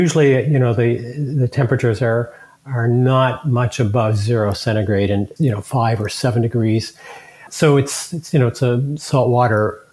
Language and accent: English; New Brunswick, Canada; also born or lived in Nova Scotia; I grew up in the next province over called New Brunswick, which is a bit smaller as far as population. But I've lived in Nova Scotia, you know, a few times. And I actually lived in the Caribbean for almost 6 years too. I lived in the Bahamas for a while.